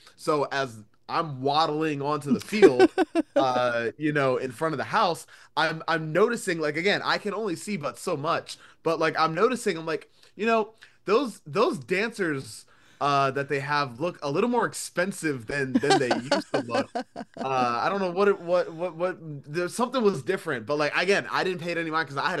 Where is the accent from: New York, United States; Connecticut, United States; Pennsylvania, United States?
Pennsylvania, United States; Philadelphia; But also, I'm from Philly.